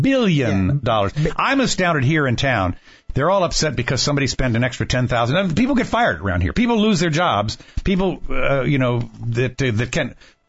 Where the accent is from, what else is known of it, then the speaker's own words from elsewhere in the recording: Washington, District of Columbia, United States; I grew up in the District of Columbia, and I remember when I grew up there, it was a small town.